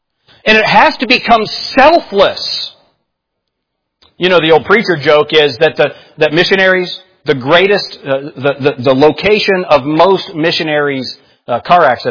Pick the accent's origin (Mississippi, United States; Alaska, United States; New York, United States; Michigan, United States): New York, United States; And what I used to say is, well, I'm from New York. We call this talking.